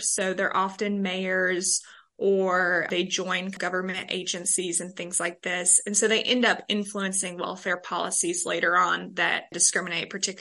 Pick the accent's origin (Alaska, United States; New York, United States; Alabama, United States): Alabama, United States; Guntersville; I'm originally from Gunnersville, Alabama. Then went to UNA for my undergraduate studies, where I majored in English and history.